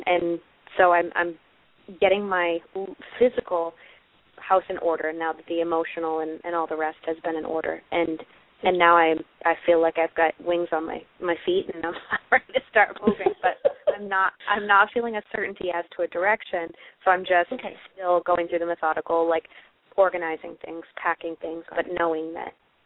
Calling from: Boston, Massachusetts, United States; I am calling from the Boston area.

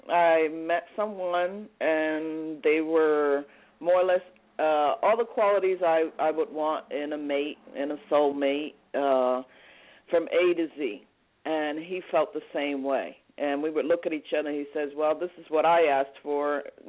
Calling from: New Jersey, United States; I'm calling from New Jersey.

